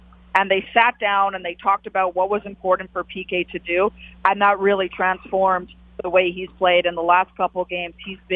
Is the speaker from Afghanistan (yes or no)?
no; Montreal, Quebec, Canada; I used to work in Montreal. So as I said before, I'm from Montreal.